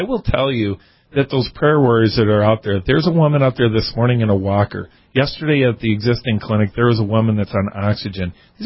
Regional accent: the South, United States; Even though I'm from the South, from here, been listening.

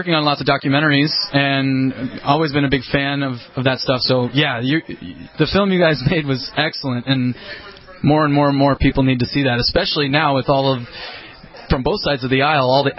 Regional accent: Wisconsin, United States; I left in the summer of 2009 and moved back to my home state, Wisconsin.

